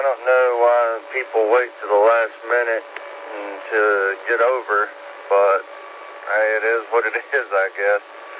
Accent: Zirconia, North Carolina, United States; And that's kind of how I grew up in the Zirconia area.

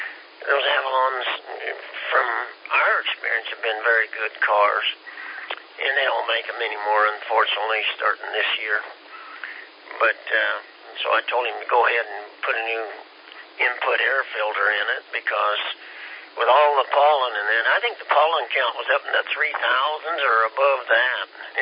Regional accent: Kansas, United States; And I'm from Kansas. Western Kansas is desolate, but it depends where you go up there in Kansas.

